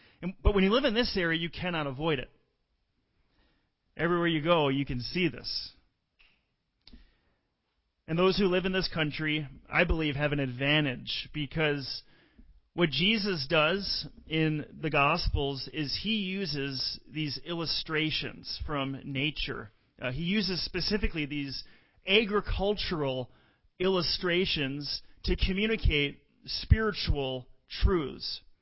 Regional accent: Minnesota, United States; where I grew up in the West Twin Cities, I didn't notice the harvest like many of you did who grew up in this area.

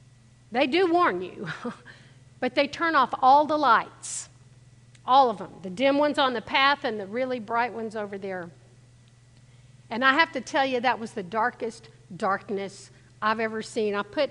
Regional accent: Gulf Coast, United States; I mean, I grew up on the Gulf Coast.

